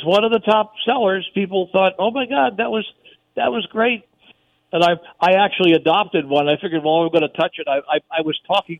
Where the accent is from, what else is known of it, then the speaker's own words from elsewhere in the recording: New Jersey, United States; My home state. My home state was the biggest loser.